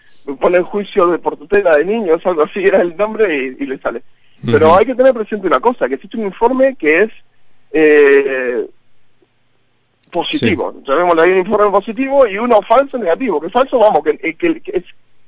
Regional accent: Aragon, Spain; born there; now in Madrid, Spain; si yo nací en Aragón, me vengo para este lado y sigue aquí en Madrid

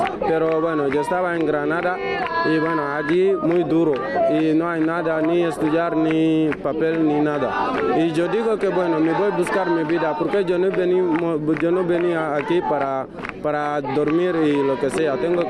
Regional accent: Guinea-Bissau; now in Spain; vengo de Guinea-Bissau

